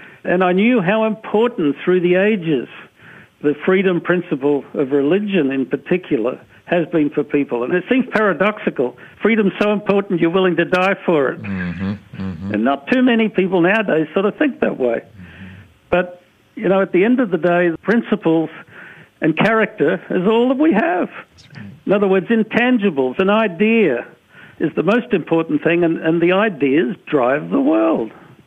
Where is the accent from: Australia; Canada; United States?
Australia; together with traveling with my father who moved to the U.S. and we grew up in Australia